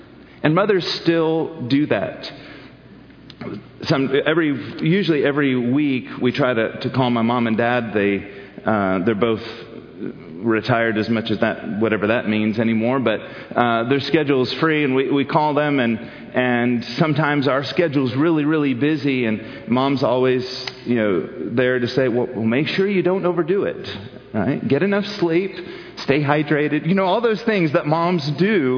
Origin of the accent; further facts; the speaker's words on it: the South, United States; Jesus had a choice, but Mama, I'm from the South, sorry.